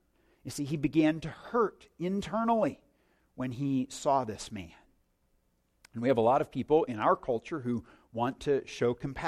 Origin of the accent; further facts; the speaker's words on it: Indiana, United States; I looked down and I thought, I'm from Indiana. This is not what I'm used to.